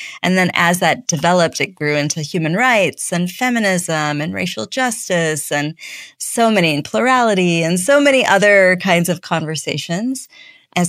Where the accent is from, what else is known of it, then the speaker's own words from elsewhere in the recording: Chicago, Illinois, United States; So like I said, I grew up in Chicago. My parents immigrated from India in the early 70s.